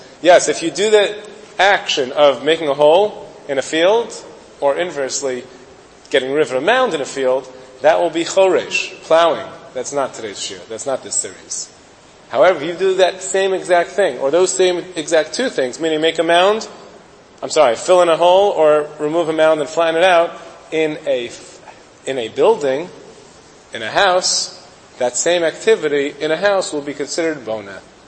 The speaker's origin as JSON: {"language": "English", "town": "Brooklyn", "region": "New York", "country": "United States", "said": "and I come from Brooklyn, so even our backyards are made out of cement."}